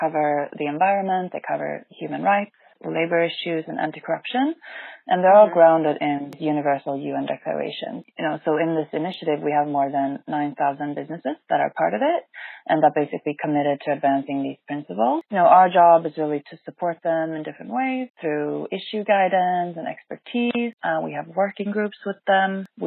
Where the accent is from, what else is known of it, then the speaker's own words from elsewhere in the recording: Sweden; So I'm originally from Sweden, but with Chinese heritage.